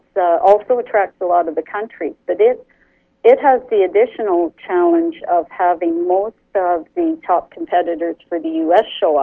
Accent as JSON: {"language": "English", "country": "Canada", "said": "because we're Canadian, eh?"}